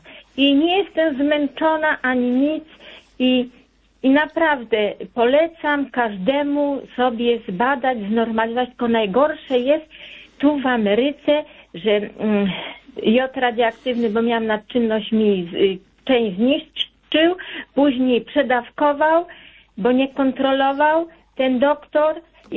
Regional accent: Subcarpathian Voivodeship, Poland; now in Connecticut, United States; Z Polski pochodzę ze Stalowej, no blisko Stalowej Woli.

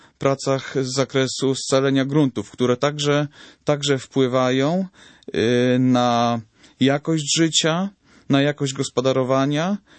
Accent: Subcarpathian Voivodeship, Poland; Dla nas oczywiście, bo pochodzimy z Podkarpacia, jest to ziemia droższa od innych

